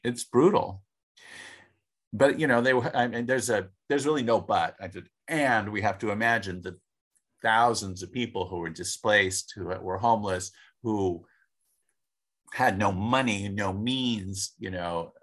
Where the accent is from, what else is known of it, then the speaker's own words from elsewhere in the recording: Los Angeles, California, United States; I grew up in Los Angeles.